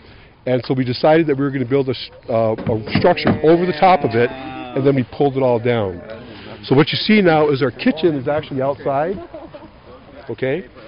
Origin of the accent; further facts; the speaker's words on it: Michigan, United States; I'm from the Crane Clan. I'm from the territories currently occupied by the state of Michigan, and I am from the Gun Lake Tribe in Michigan.